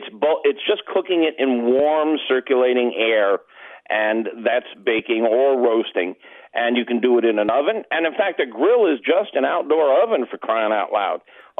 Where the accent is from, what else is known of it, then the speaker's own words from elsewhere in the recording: Chicago, Illinois, United States; Well, I'm from Chicago.